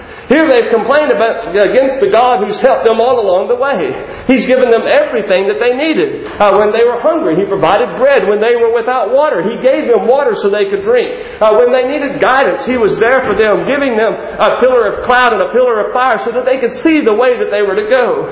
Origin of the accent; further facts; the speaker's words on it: Texas, United States; Where I live right now, I'm thankful that I don't have to be concerned with them too much, but I was raised in West Texas where the Western Diamondback rattlesnake is extremely prevalent.